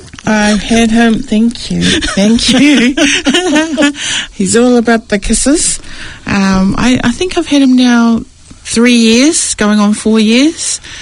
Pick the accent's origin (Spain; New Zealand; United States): New Zealand; Mangere, Auckland; I grew up over in Mangere